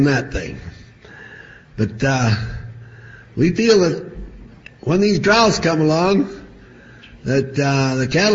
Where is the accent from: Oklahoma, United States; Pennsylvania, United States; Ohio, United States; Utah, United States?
Utah, United States; Beaver; from Beaver.